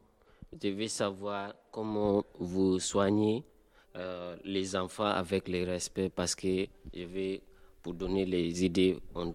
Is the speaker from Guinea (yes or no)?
yes; Guinea; je viens de Guinée-Conakry.